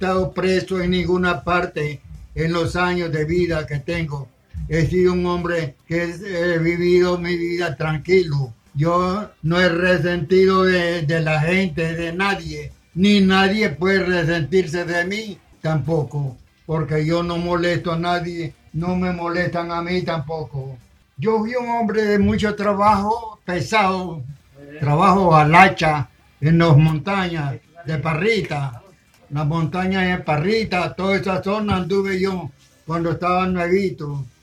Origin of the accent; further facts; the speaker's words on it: Nicaragua; now in Costa Rica; Yo nací el 15 de noviembre de 1915. Yo soy nica y yo nací en Nicaragua. Yo soy nacionalizado costarricense hace 40 y 50 años.